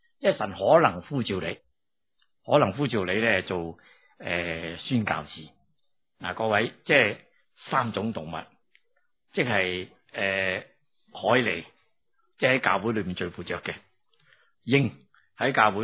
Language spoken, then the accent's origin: Cantonese; Hong Kong; 我实际上是香港仔嚟㗎。虽然我咁大年纪我在香港出世㗎